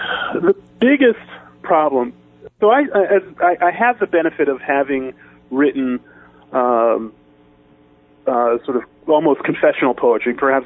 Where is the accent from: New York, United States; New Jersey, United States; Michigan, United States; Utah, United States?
New Jersey, United States; Willingboro; Willingboro, the town I grew up in South Jersey, was the place in which I formed my identity.